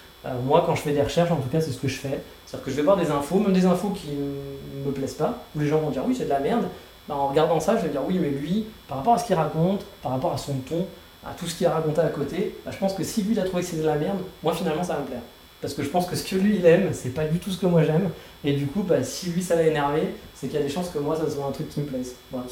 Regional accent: France; Je suis français, hein, je râle un peu, c'est normal.

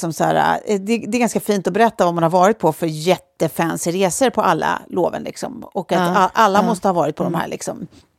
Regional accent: Lidingö, Stockholm County, Sweden; vi har barndomskompisar då som bor på Lidingö där vi är uppvuxna, jag och Sofie.

